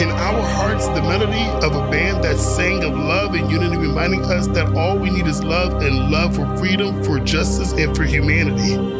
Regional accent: San Antonio, Texas, United States; from San Antonio, Texas

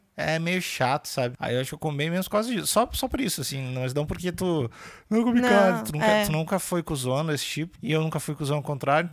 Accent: Rio Grande do Sul, Brazil; A gente é gaúcho, né? A gente é gaúcho também, né?

